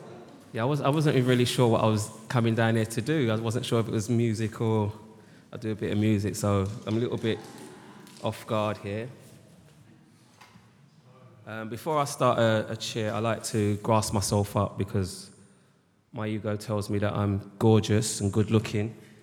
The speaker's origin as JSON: {"language": "English", "town": "Leyton", "region": "London", "country": "United Kingdom", "tie": "born or raised there", "said": "I was brought up in East London, Leighton, near Oliver Close, near Leighton Orient."}